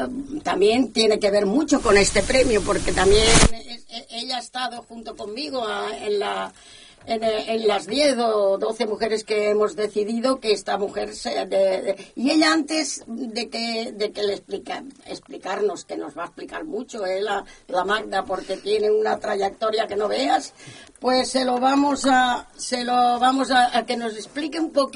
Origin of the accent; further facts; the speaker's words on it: Catalonia, Spain; no lo digo bien yo nunca, y eso que soy catalana